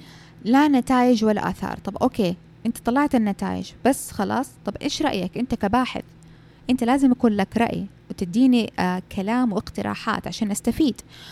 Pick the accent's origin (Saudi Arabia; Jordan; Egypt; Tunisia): Saudi Arabia; ما أعرف إذا عندنا في السعودية يطلبوها أو لا